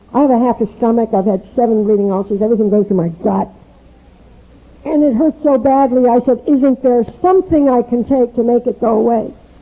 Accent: Laguna Beach, California, United States; I come from Laguna Beach, as I told you. It is a very heavy pocket of AA.

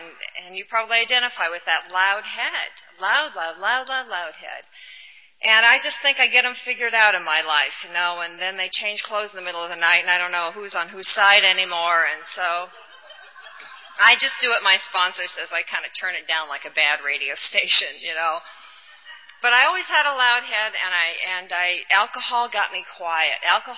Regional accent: Iowa, United States; I grew up in Iowa, and that was definitely my first resentment. And I wanted to be a California girl.

